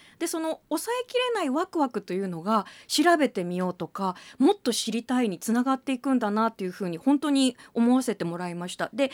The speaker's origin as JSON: {"language": "Japanese", "region": "Hiroshima", "country": "Japan", "said": "私は広島出身なので"}